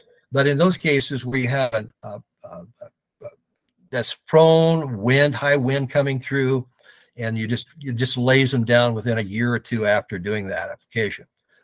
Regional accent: Portland, Oregon, United States; and I investigated my hometown, for instance, Portland, it used to be called the Clearing.

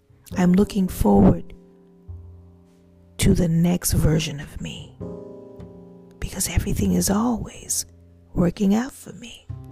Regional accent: New Orleans, Louisiana, United States; I'm from New Orleans, Louisiana, and we were in New Iberia.

